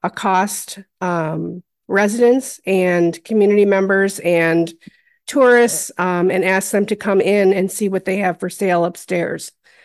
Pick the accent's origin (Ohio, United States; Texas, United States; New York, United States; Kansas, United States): New York, United States; Corning; I'm from Corning. I live and work there.